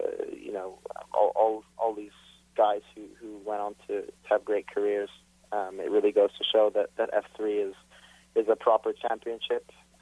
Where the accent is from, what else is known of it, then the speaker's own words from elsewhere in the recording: Montreal, Quebec, Canada; I'm from Montreal.